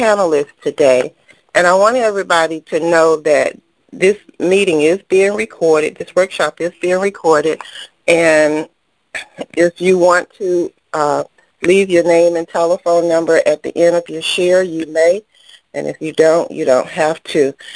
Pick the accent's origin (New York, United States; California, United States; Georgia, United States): Georgia, United States; Atlanta; your facilitator, and I'm from Atlanta, Georgia.